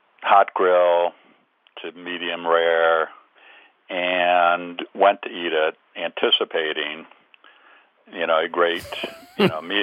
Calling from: Traverse City, Michigan, United States; Traverse City, Michigan.

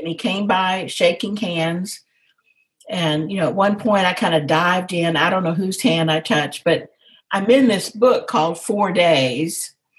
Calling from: Dallas, Texas, United States; From Dallas, Texas. So at home, just in the den.

